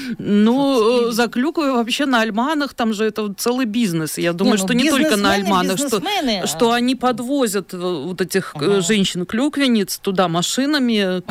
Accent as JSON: {"language": "Russian", "country": "Belarus", "said": "Это же вот мы, белорусы, так сказать."}